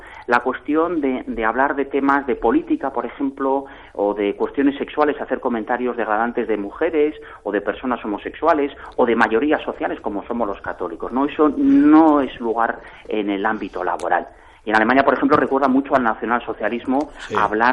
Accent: Guernica, Basque Country, Spain; Muchos zamoranos se han ido, por ejemplo, a Guernica, de donde soy yo

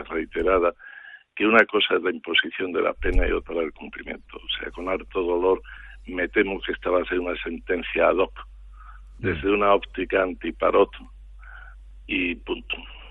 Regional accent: Spain; las sentencias no me gustan, me ofende como español

